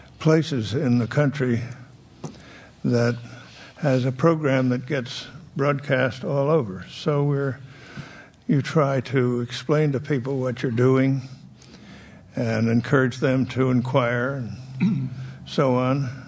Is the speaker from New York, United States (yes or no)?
no; California, United States; Being from California, I was from California as Secretary of State.